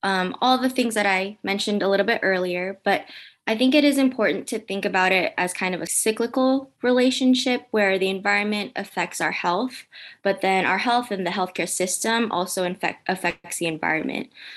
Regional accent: Baltimore, Maryland, United States; now in Charleston, United States; I'm from the Baltimore, Maryland area, but I'm currently a fourth year pharmacy student at the University of Charleston School of Pharmacy in Charleston, West Virginia.

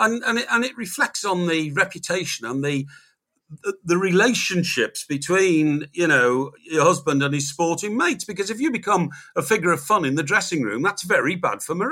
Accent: Chester, North West England, United Kingdom; I was born and brought up in Chester.

